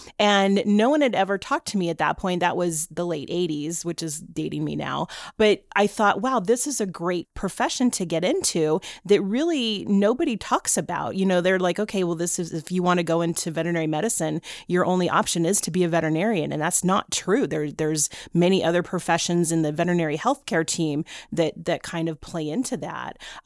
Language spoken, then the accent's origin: English; Arizona, United States; like I said, I was from Arizona